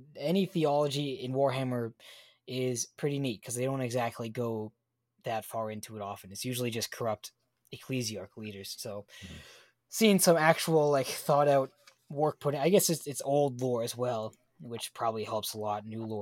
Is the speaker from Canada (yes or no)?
yes; Canada; Hey, we spell the English way, actually, in Canada.